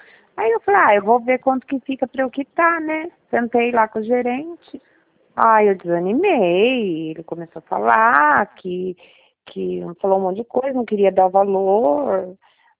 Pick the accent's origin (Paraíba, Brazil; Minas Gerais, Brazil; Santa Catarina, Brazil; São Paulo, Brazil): São Paulo, Brazil; Cerqueira César; Porque eu sou do interior de São Paulo. Eu sou Cerqueira César, cidade de Cerqueira César.